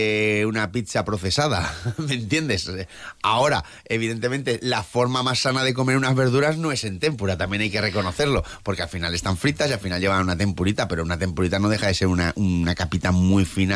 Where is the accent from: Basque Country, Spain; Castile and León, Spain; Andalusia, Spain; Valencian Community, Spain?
Valencian Community, Spain; todo el mundo lo sabemos, porque aquí somos valencianos